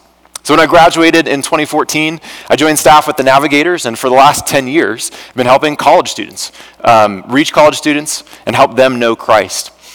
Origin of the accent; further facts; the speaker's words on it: Boulder, Colorado, United States; I am a Boulder native. I grew up in and around Boulder. My whole family is from here.